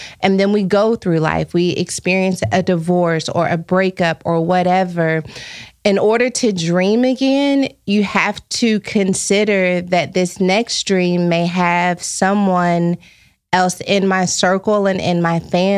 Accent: Texas, United States; now in Los Angeles, United States; like I'm from Texas. I moved to Los Angeles. I have like a couple friends here, but it's not like the community that I'm used to having.

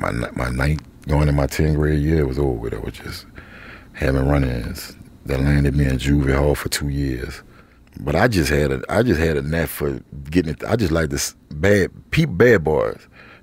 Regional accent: Louisiana, United States; Well, I grew up with a single mother of two.

